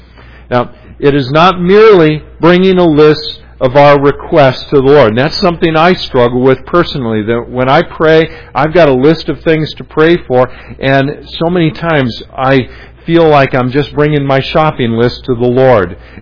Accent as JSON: {"language": "English", "town": "Los Angeles", "region": "California", "country": "United States", "tie": "born or raised there", "said": "Now, God is not the big dodger in the sky, like I remember growing up in Los Angeles, hearing Tommy Lasorda talk about."}